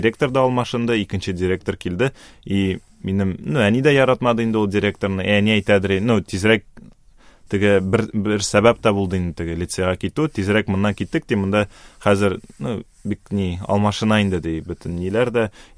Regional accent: Kazan, Tatarstan, Russia; Қазанда тудым. Аннары шу Дербышки дәрвишләр бистәсендә инде булайын татарчасы шулай дип әйттеләр. Шунда туып үстем.

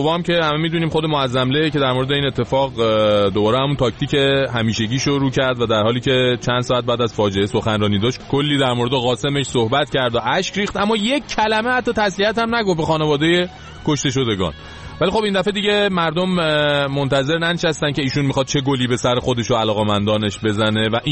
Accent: Iran; اینجا خارجی ها وقتی میفهمن ما ایرانی هستیم

